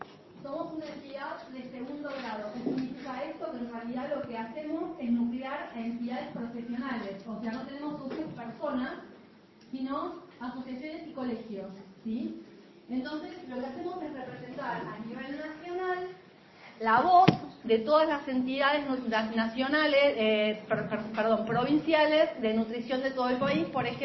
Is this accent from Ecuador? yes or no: no; Buenos Aires, Argentina; Yo vengo de Buenos Aires y pensaba encontrarme con mucha gente, pero no con tanta.